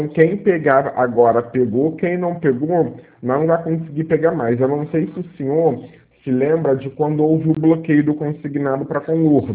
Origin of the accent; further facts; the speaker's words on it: Rio de Janeiro, Brazil; Sou do Rio, sim, Vila Isabel.